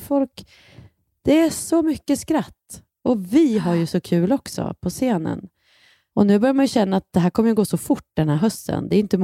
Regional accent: Bollnäs, Gävleborg County, Sweden; Och sen åkte vi till min hemstad Bollnäs.

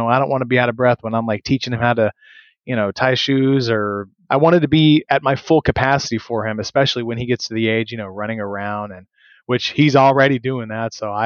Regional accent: Florida, United States; I was born and raised in Florida, but I just can't take the heat. I'm just not used to it.

